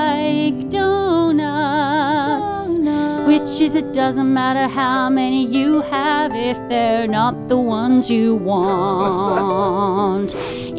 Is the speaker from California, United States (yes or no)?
yes; California, United States; I'm from California, and over there, oh my God, all my friends and I, like, by 3 o'clock, we are having iced chai lattes from Starbucks